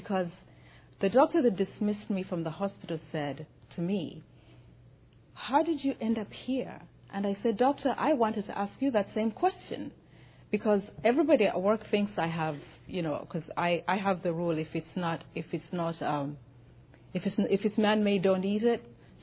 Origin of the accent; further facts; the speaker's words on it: Uganda; moved away; He and I came from Uganda together in 1980.